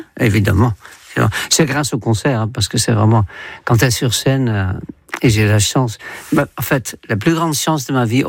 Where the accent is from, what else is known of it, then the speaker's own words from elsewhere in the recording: Netherlands; moved away as an adult; Et j'ai quitté les Pays-Bas quand j'avais 21 ans, donc ça fait 61 ans.